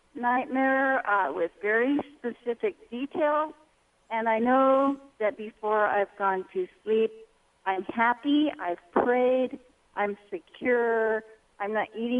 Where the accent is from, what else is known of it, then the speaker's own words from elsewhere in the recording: England, United Kingdom; Well, that's because I speak both languages, and I am English, but.